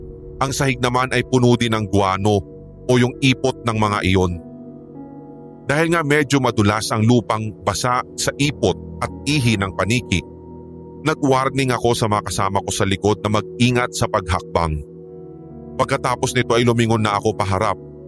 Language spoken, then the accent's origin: Tagalog; Iloilo, Western Visayas, Philippines; also born or lived in Los Baños; Laking Iloilo ako at simula nang lumipat ng trabaho ang mga magulang ko dito mula sa Los Baños kung saan kami unang nanirahan. Mula preschool nga hanggang college ay doon na ako nakapag-aral kaya masasabi ninyong Ilonggo na rin ako kahit wala naman kaming kamag-anak doon.